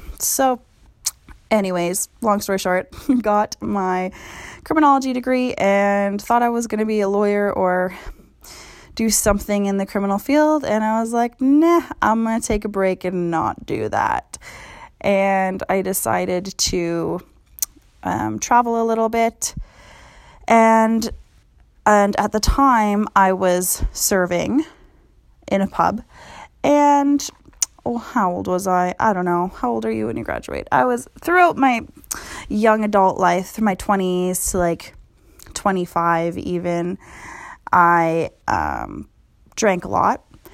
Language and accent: English; West Coast, Canada; born there; But if we go back way down memory lane, I was born in Canada. For those of you who maybe are listening somewhere else, Canadian girl, what up, West Coast.